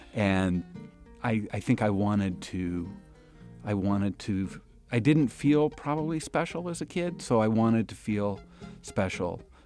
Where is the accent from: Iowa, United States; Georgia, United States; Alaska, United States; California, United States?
Iowa, United States; West Des Moines; I grew up in West Des Moines, Iowa.